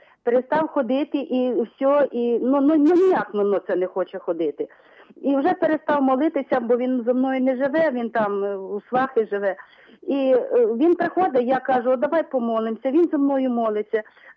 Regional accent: Vinnytsia, Vinnytsia Oblast, Ukraine; я з Вінниці, з Матері Божої Ангельської.

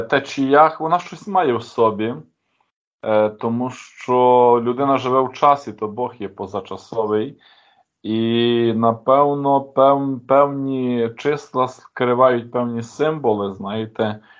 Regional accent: Carpathians, Ukraine; Знаєте, я хоча гуцул, прикрий чоловік, характер маю

